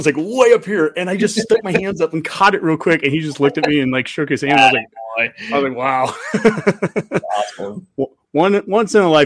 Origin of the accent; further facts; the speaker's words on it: Columbus, Nebraska, United States; I'm from Columbus originally.